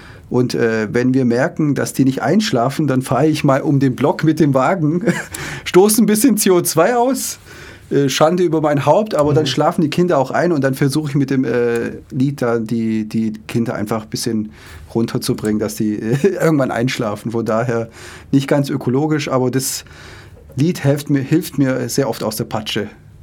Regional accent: Ludwigsburg, Baden-Württemberg, Germany; ich bin Deutscher, ich bin Schwabe, ich bin hier aufgewachsen und geboren in Ludwigsburg.

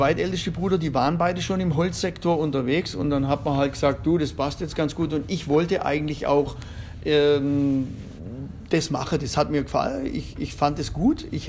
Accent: Eiklershütten, Baden-Württemberg, Germany; aufgewachsen am Fuße des Feldbergs in so einem kleinen Bergdorf Eiklershütten. Bin dort auch zur Schule gegangen, Grundschule, Realschule

